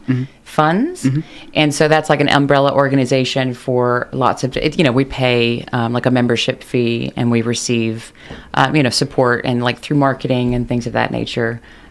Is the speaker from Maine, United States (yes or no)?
no; Lexington, Kentucky, United States; I am right here from Lexington, Kentucky.